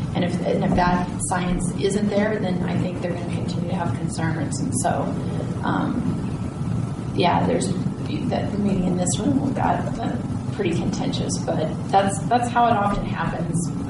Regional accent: Colorado, United States; And I grew up over in Moffat County, so have a great appreciation for these elk herds.

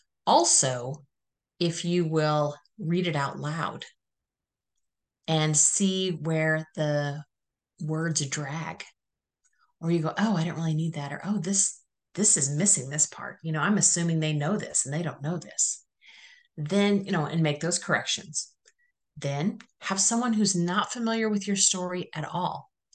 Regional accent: Oklahoma, United States; So I am a Cherokee Nation citizen. I grew up here in the Cherokee Nation Reservation, which is located in northeastern Oklahoma.

